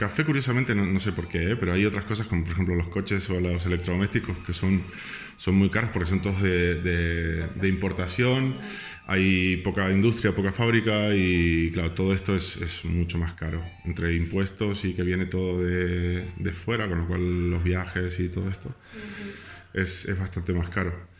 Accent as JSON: {"language": "Spanish", "region": "Montevideo", "country": "Uruguay", "moved": "yes", "said": "de donde soy yo, que soy de Montevideo, que en la capital hay playa."}